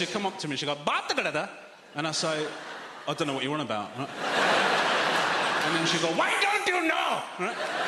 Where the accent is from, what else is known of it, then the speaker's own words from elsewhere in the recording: Sri Lanka; first language Tamil; originally Sri Lankan, my mother tongue is Tamil, and I cannot speak it. And the reason I cannot speak it is because my mum and dad never spoke it to me when I was growing up